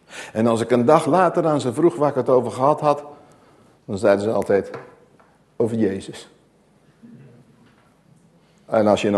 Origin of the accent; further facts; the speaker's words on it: Nunspeet, Gelderland, Netherlands; born there; die ik in Nunspeet, mijn geboorteplaats, heb bijgewoond